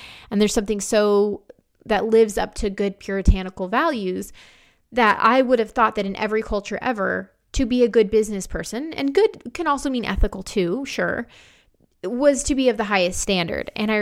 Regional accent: United States; it pointed out a lot of my water, quote unquote, as an American.

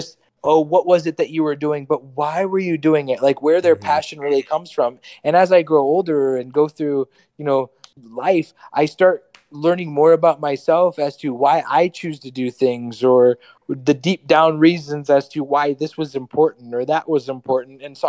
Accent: Sturgis, Michigan, United States; So growing up in Sturgis, Michigan, if any of your viewers don't know, it's a very small town where Jake and I grew up with.

